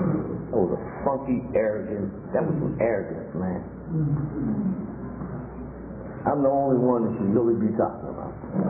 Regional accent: Pittsburgh, Pennsylvania, United States; And I'm from the Pittsburgh area.

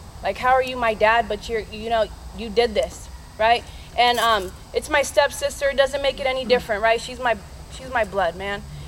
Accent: San Diego, California, United States; By the way, I'm from San Diego, California. I moved out here in 2020 to like get clean.

